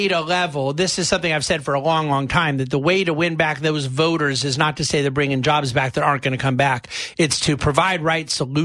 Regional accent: United States; Of course. I'm an American.

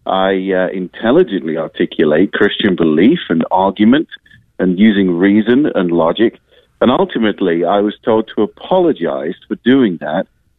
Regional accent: United Kingdom; I'm British.

